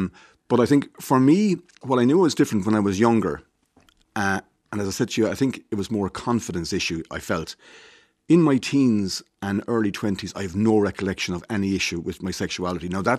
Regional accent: Thurles, Munster, Ireland; So I grew up in Thurles, home of the GAA. I was a middle child of five, working-class family.

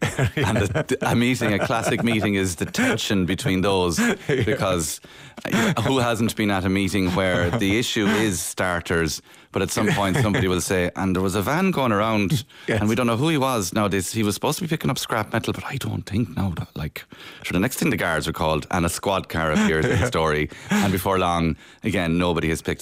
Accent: Cork, Munster, Ireland; born there; I think I was born in St. Finbarr's Hospital in Cork.

